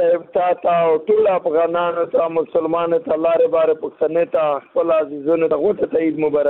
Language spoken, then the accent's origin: Pashto; Afghanistan; now in Punjab, Pakistan; زه خو افغان مهاجر یم په پنجاب کې